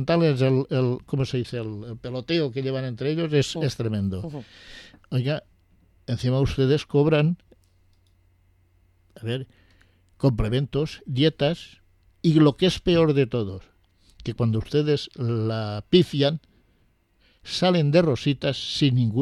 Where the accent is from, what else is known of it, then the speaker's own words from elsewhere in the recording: Spain; nos está diciendo que los culpables de lo que ocurre en Francia somos los españoles.